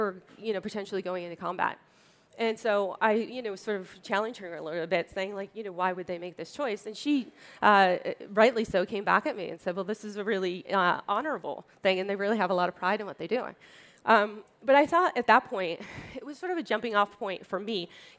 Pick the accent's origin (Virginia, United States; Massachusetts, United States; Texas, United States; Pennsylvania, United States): Massachusetts, United States; I grew up 12 miles outside of Boston in a triple-decker, middle apartment. We always had family living with us.